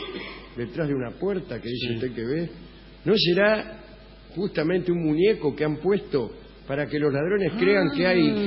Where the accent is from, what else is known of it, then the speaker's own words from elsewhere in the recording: Huinca Renancó, Córdoba, Argentina; Desde Río Cuarto, Y partiendo hacia Huincarrenancó, mi ciudad de origen.